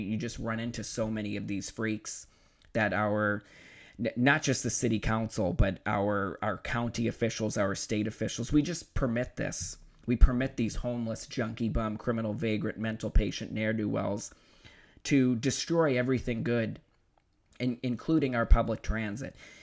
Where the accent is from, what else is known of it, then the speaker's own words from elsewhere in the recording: Boston, Massachusetts, United States; I'm from Boston originally, I went to Boston Public Schools for high school